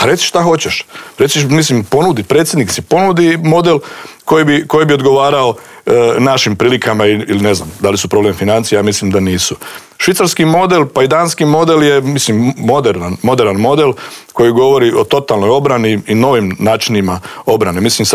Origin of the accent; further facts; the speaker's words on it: Croatia; Kod nas u Hrvatskoj, znao sam ponavljati kako mi imamo svoje nekakve standarde, odnosno navike